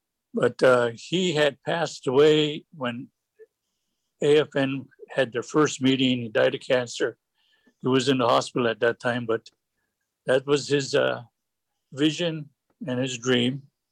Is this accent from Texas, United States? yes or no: no; Ruby, Alaska, United States; also born or lived in Galena / Fairbanks; I grew up in Ruby, Galena. In 1957, we moved to Fairbanks.